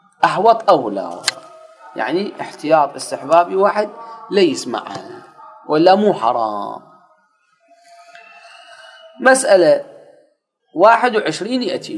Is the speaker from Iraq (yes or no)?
yes; Iraq; عندنا بالعراق